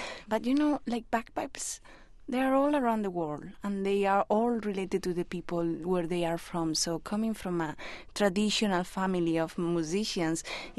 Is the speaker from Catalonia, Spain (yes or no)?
no; Galicia, Spain; moved away as an adult; now in New York, United States; I am from Galicia, I live in New York, and I brought my roots with me, but my roots rerouted again here.